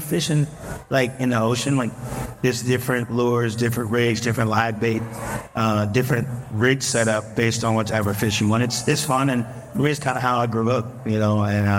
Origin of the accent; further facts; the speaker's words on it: Delaware, United States; now in Nashville, United States; Yes, sir. I'm from Delaware, born and raised.